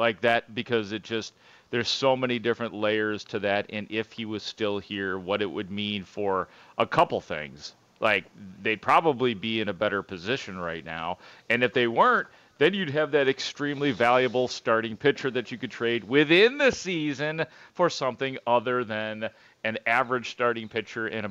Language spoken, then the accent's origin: English; Illinois, United States; now in Chicago, United States; because I grew up in the Western Burbs and now I live in the city and all of that.